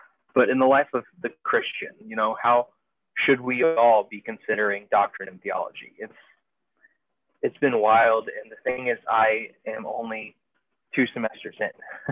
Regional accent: Houston, Texas, United States; Well, I'm originally from North Houston, just north of the Kingwood area, for those who would know that area.

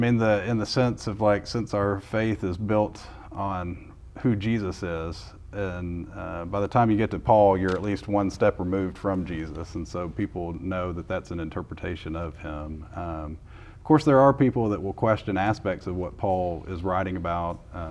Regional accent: Arkansas, United States; also born or lived in Texas; now in Houston, United States; From Arkansas originally, but lived in and around Texas, so Midland, Dallas, Longview, Texas is where I went to high school.

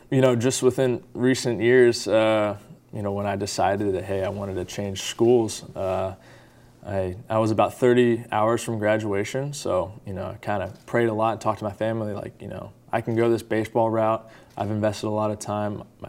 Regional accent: Houston, Texas, United States; Born and raised in Houston. Yeah. I grew up in Clear Lake. I went to Lutheran South Academy. That's about 30 minutes from home.

